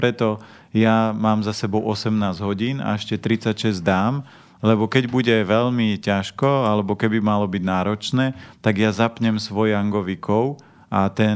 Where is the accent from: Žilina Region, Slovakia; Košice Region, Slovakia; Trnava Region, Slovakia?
Žilina Region, Slovakia; ja pochádzam z Oravy